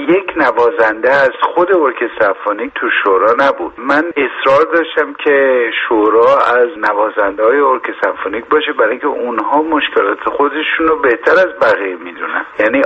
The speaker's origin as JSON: {"language": "Persian", "country": "Iran", "said": "اینو برای این نمیگم که حالا چون من ایرانی هستم"}